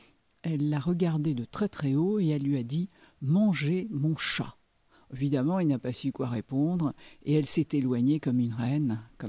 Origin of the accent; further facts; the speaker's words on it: Perpignan, Occitanie, France; born there; je suis née à Perpignan, et quand j'avais 15 ans, 17 ans, 18 ans, avec une bande d'amis, nous allions très souvent de l'autre côté de la frontière.